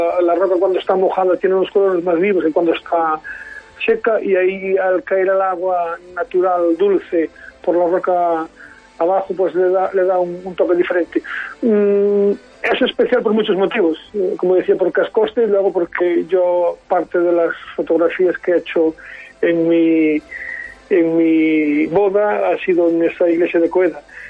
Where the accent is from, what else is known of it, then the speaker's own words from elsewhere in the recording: Burela, Galicia, Spain; el rincón especial que yo tengo en la zona, y como no en mi pueblo, en mi querido pueblo Burela